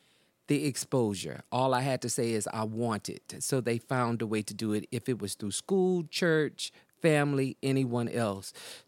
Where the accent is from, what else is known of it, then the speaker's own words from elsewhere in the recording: Alexandria, Louisiana, United States; And I came from Alexandria, Louisiana. That's where I'm from.